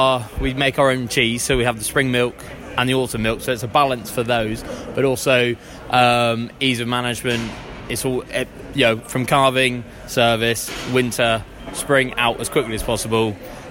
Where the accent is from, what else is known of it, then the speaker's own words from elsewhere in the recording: South West England, United Kingdom; from Devon, mid-Devon, I should say.